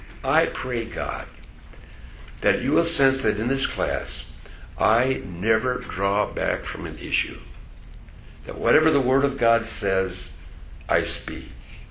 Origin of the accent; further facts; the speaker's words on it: Hinckley, Minnesota, United States; I come from Hinckley, Minnesota, where men are men and pansies are flowers, the women are slightly above average, and I just don't cry.